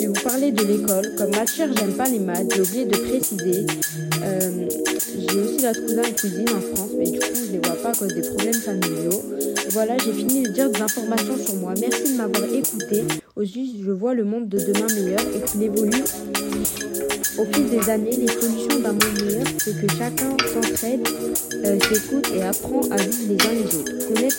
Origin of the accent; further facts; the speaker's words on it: Oran, Oran Province, Algeria; born there; je suis née à Oran, en Algérie, le 24 mai 2007. J'ai un frère. Quand j'étais petite, j'habitais dans un appartement. Ensuite, quand on a commencé à grandir, on a déménagé dans une maison pour avoir plus d'espace.